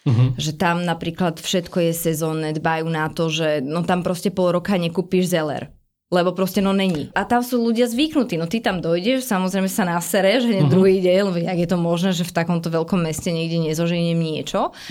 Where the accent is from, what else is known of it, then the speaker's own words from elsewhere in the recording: Devínska Nová Ves, Bratislava Region, Slovakia; Potom my sme z Devínskej, takže tam kúsok máme také záhradky